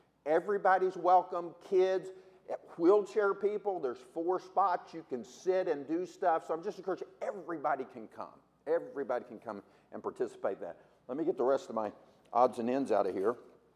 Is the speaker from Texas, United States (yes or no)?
yes; Texas, United States; and I'm from Texas, so I usually talk a lot slower, okay?